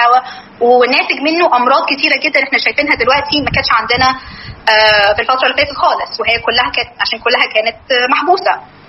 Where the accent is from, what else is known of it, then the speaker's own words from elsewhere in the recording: Egypt; الموارد المائيه اوريدي حاجه نادره عندنا في مصر